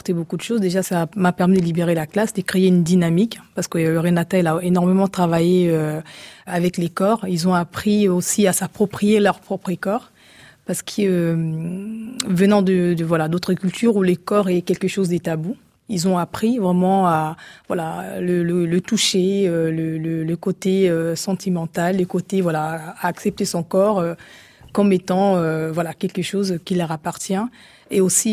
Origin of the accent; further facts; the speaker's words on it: Germany; J'ai grandi en Allemagne. Mmh. Et voilà, je suis arrivée très jeune.